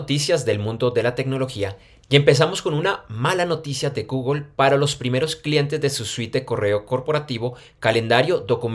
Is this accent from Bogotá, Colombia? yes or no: yes; Bogotá, Colombia; now in Medellín, Colombia; yo estoy en Bogotá. Yo soy de Bogotá, pero yo vivo en Medellín.